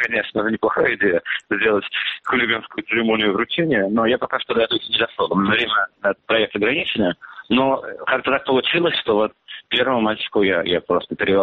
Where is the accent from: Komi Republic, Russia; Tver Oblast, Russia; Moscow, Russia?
Moscow, Russia; moved away; Я как человек из Москвы, не то, что соответствует, но да, все-таки я родился в Москве, я там вырос, и как бы моя бывшая родина